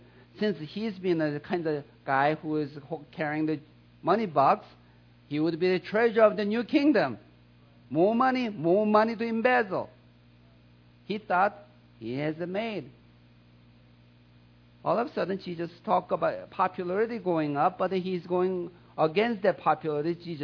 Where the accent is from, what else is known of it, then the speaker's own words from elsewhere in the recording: South Korea; English is a second language; See, I came from South Korea.